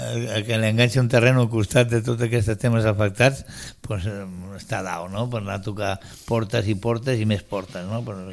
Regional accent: Catalonia, Spain; perquè jo sóc català, em sento molt català

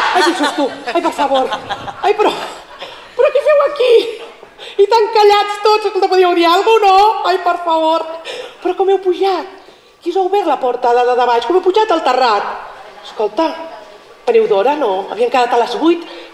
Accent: Sitges, Catalonia, Spain; I jo em sento molt orgullosa de poder dir que això es fa al meu poble.

